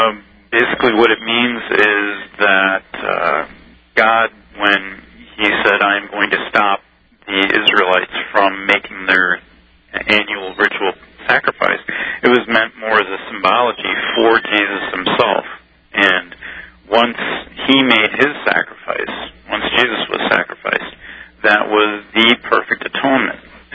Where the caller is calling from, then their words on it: Wisconsin, United States; Wisconsin.